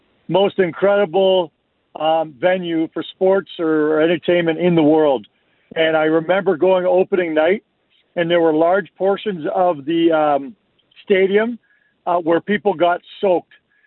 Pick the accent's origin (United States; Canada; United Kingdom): Canada; Toronto, Ontario; Well, it's fascinating because I grew up in Toronto, and I am old